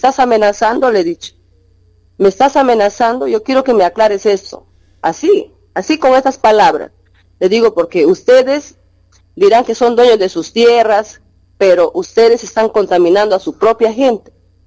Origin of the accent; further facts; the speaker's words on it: Peru; Al final todos somos peruanos, ¿no?